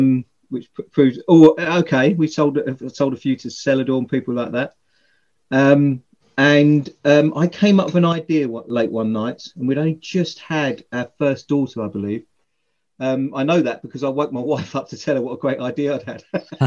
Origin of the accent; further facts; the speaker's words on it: East of England, United Kingdom; Well, I'm from Essex, as you can probably tell by my vernacular.